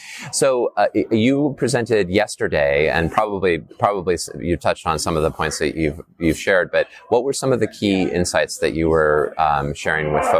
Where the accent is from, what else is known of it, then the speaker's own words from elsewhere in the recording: Seattle, Washington, United States; And I know that I'm from Seattle, and I know that some of the conversations have sometimes veered that way in Washington